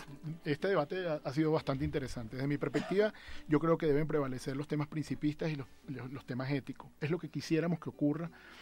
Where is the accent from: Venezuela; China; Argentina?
Venezuela; Yo como venezolano presencié cómo este desmontaje institucional